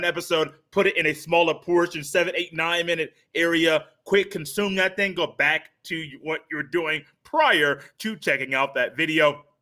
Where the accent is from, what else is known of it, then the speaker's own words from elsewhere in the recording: Fort Wayne, Indiana, United States; I know of a guy that's in my from my hometown, actually. I was born in Fort Wayne, Indiana.